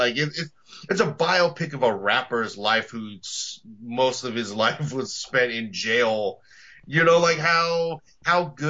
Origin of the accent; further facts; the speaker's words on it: East Coast, United States; You know, growing up in the East Coast, like, I listened to … growing up.